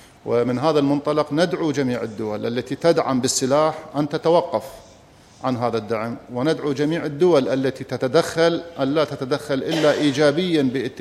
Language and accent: Arabic; Iraq; وهذا ينطبق علينا كعراقيين